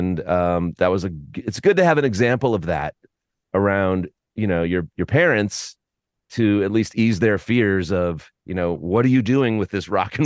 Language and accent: English; Newton, Massachusetts, United States; now in Minneapolis, United States; I grew up in Newton, Mass, which is, you know, a Boston suburb, which also had the winter, but it wasn't as brutal as this.